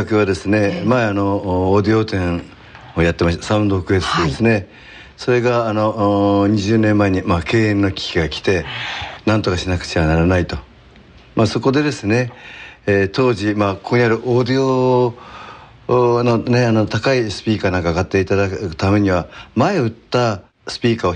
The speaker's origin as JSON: {"language": "Japanese", "town": "Shibata", "region": "Niigata", "country": "Japan", "tie": "born or raised there", "also_born_or_lived": "Nakajo", "said": "やっぱり新潟がね好きだからね、してこの新潟柴田ねとか、私本当に生まれたのは中条なんですけど、そこにね育ててもらったというかね、"}